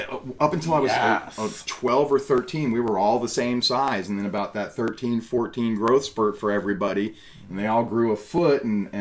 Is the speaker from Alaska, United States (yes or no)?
no; Orlando, Florida, United States; I am a born and raised Orlandoan. I was actually born at Winter Park Memorial Hospital, the same hospital that my mother was born at.